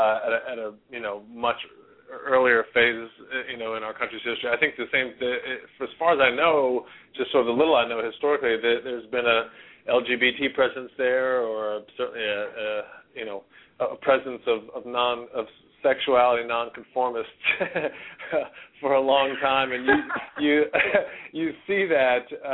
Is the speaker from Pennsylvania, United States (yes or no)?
no; Lynchburg, Virginia, United States; I'm from Southwest Virginia, a town called Lynchburg, sort of nestled there right beside the Blue Ridge Mountains, below Charlottesville and beside Roanoke, to the, east of the Shenandoah Valley.